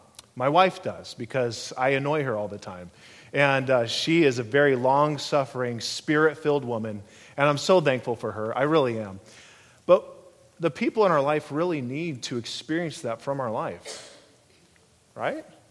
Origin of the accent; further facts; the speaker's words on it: Vail, Colorado, United States; born there; So I was born in Vail, Colorado, and she was at a rodeo